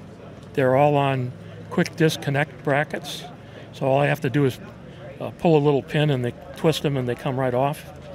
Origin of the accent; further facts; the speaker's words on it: Ohio, United States; now in Atlanta, United States; I lived most of my life in Ohio here. Northeastern Ohio is where I'm from. Okay. But I live near Atlanta right now.